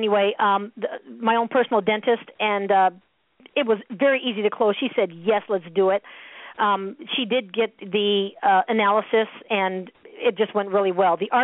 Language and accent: English; Seattle, Washington, United States; I'm originally from the Seattle area, traveled the world with my siblings, my mom and dad, my dad was in the Air Force.